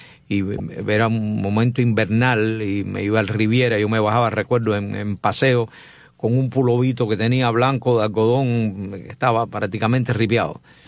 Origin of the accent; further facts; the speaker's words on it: Cuba; Agradecer a los cubanos, a los que están allá en mi país